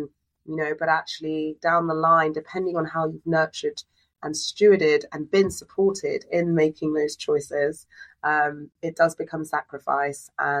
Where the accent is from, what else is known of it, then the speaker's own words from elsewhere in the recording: Wembley, London, United Kingdom; I grew up in Northwest London, so everyone knows Wembley. Wembley. I grew up tucked behind there. The state called Stonebridge Estate is notorious for the gang culture, high crime rates, low income community.